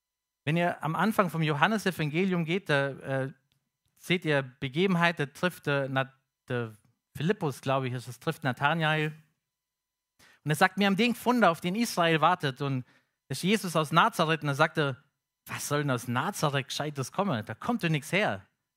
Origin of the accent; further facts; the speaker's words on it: Swabia, Germany; accent: Swabian; da kann ich als Schwabe voll mitfühlen.